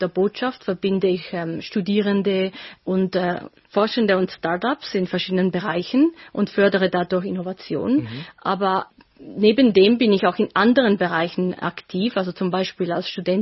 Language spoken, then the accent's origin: German; Zurich, Switzerland; born there; moved away as an adult; now in Korea; ich bin in der Schweiz in Zürich geboren. Nach Korea bin ich 2008 das erste Mal als Touristin gekommen und dann in 2015 habe ich mich entschieden, hier mein Masterstudium zu machen.